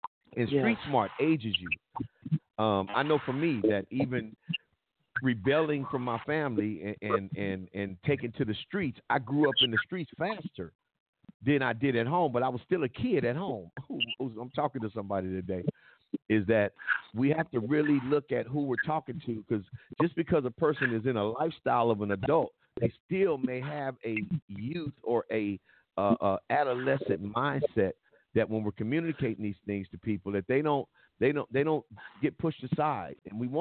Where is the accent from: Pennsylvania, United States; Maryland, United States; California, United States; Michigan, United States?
California, United States; because now we were raised in California, okay? I know my roots come from down south and Midwest and all over the place.